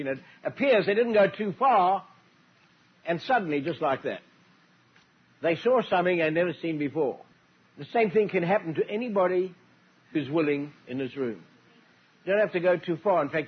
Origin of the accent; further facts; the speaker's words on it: Scotland, United Kingdom; Being a Scotsman, I'm entitled to read between the lines.